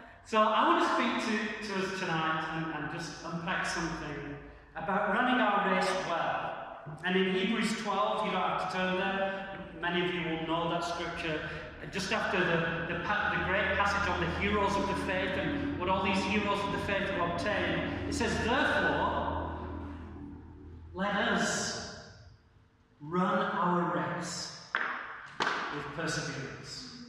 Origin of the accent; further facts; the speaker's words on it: South Africa; accent: English; And I know this town is very Afrikaans, so please bear with me in my English accent.